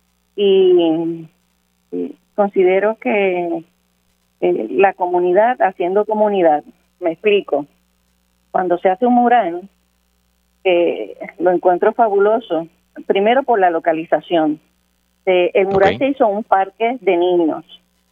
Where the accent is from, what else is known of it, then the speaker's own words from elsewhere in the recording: Ponce, Puerto Rico; Pues soy una leona de Ponce